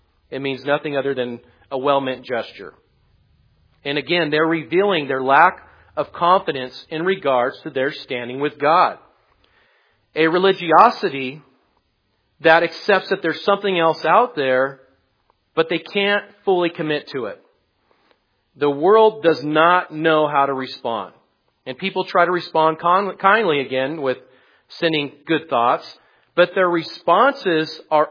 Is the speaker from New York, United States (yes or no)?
no; California, United States; now in Tennessee, United States; We come from California, obviously. And California is a much more secular place than it is here in Tennessee.